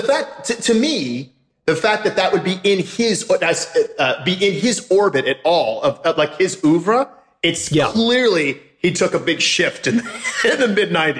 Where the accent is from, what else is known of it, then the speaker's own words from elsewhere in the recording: Michigan, United States; we both grew up in the Midwest. I'm from Michigan.